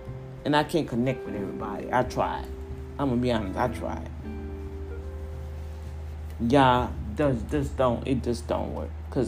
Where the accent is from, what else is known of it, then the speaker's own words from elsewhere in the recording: Louisiana, United States; Oh, I'm from Louisiana. I'm from this part of Louisiana.